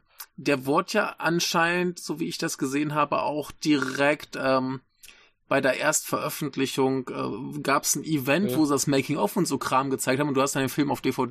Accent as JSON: {"language": "German", "town": "Braunschweig", "region": "Lower Saxony", "country": "Germany", "said": "ich komme ja eigentlich so aus der Gegend Braunschweig."}